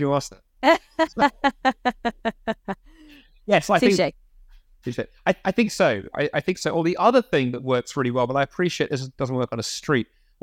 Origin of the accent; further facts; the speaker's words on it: United Kingdom; Hey, you know, as British Christians, we can be a bit on the back foot.